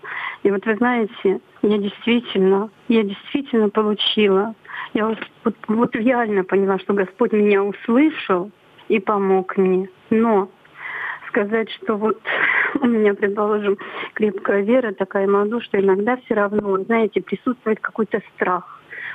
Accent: Bashkortostan, Russia; я из Башкирии.

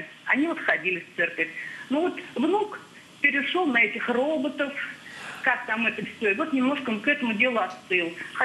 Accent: Moscow Oblast, Russia; Я из Московской области, слышно?

